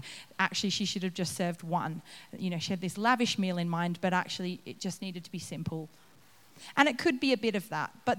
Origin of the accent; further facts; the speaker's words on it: Australia; Now, I'm Australian. I don't know whether you guys think Australians exaggerate things